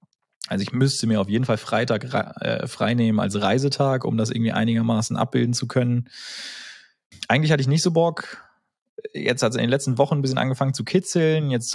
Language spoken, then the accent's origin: German; Flensburg, Schleswig-Holstein, Germany; Und dann wurde in Flensburg, wo ich herkomme, quasi eine, also da gab es immer den